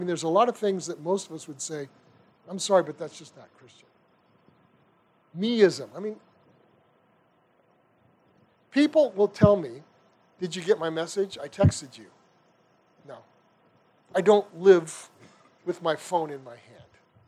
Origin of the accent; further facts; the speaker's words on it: United States; As an American, I don't like seeing people just flooding the country and taking over things. I don't like that as an American.